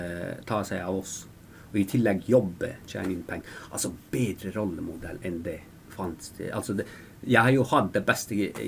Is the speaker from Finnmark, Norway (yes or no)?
yes; Kautokeino, Finnmark, Norway; jeg er oppvokst i Kautokeino i ja. Finnmark.